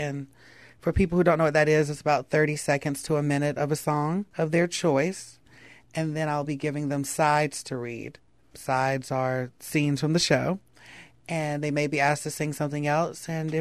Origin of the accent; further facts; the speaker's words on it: North Carolina, United States; I come from Brunswick County, and what a perfect setting.